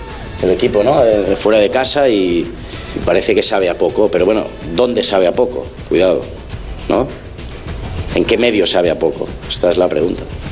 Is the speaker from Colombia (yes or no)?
no; Catalonia, Spain; somos así los catalanes, los culés, somos muy exigentes